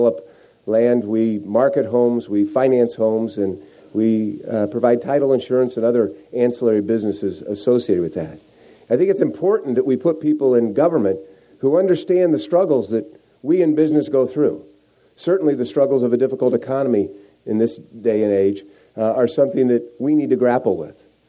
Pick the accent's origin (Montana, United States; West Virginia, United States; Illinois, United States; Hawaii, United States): Illinois, United States; Bloomington; As you know, I'm from Bloomington. I'm a graduate of Illinois Wesleyan University